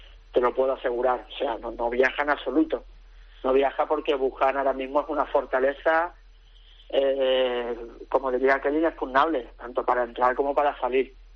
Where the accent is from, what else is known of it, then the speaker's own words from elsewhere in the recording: Spain; now in China; en China somos más entrenadores españoles. Aquí en Hunanhot, en Kunming, hay muchos entrenadores españoles aquí en China